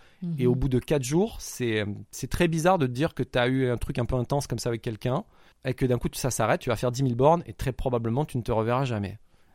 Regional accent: France; je vais être franc avec toi, je suis français, j'ai 4 jours.

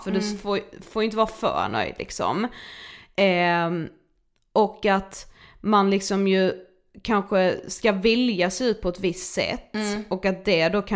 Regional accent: Karlshamn, Blekinge, Sweden; now in Stockholm, Sweden; varje gång jag är hemma i Karlshamn som ju vi är nu

